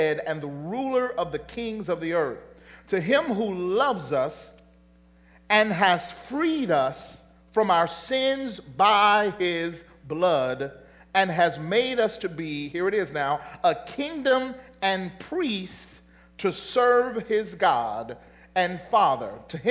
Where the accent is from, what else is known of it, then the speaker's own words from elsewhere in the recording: Mississippi, United States; growing up in Mississippi, I just never heard of that.